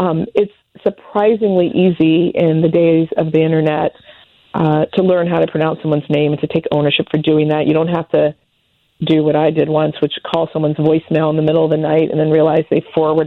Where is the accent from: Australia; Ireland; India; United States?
India; And I'm Indian.